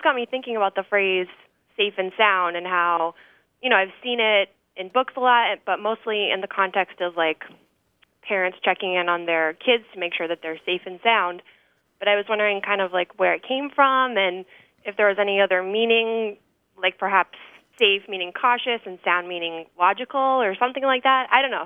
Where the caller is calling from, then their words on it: Somerville, Massachusetts, United States; I'm calling from Somerville, Massachusetts.